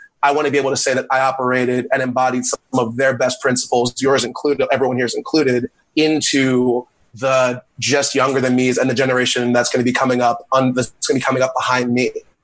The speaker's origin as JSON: {"language": "English", "region": "Mid-Atlantic", "country": "United States", "said": "because, like, I'm from the Mid-Atlantic, that means I can go down to Virginia, I can go up to, like, Philly and go to Jersey and Delaware and still see people like me"}